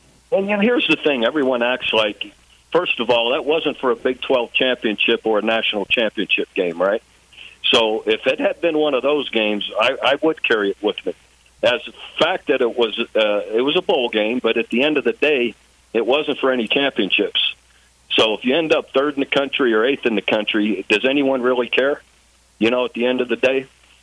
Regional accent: Youngstown, Ohio, United States; my path from growing up in Youngstown, Ohio, to going to school at Iowa and you know, and then becoming a coach.

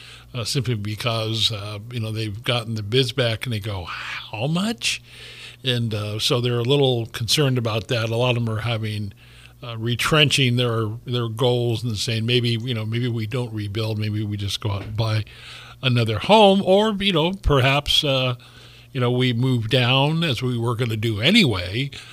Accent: Guerneville, California, United States; And I was raised in Guerneville, and the Vets Hall, in the old days when I was a kid, that was used pretty much for, civic, gatherings, this kind of thing.

